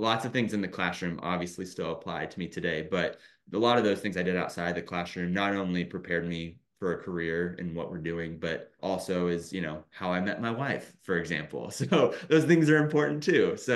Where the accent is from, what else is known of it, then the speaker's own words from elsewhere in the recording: Indiana, United States; I grew up in Carroll County, Indiana. I graduated with 80 kids in my high school